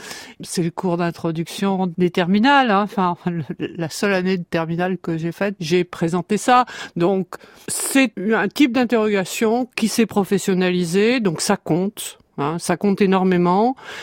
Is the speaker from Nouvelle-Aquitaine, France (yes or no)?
yes; La Rochelle, Nouvelle-Aquitaine, France; born there; Je suis née à La Rochelle, il n'y avait pas de baleinier à La Rochelle.